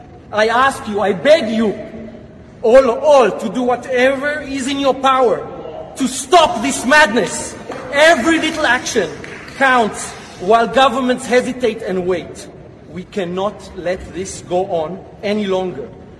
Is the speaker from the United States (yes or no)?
no; Israel; I come from Israel and live there. I love it. It's my home.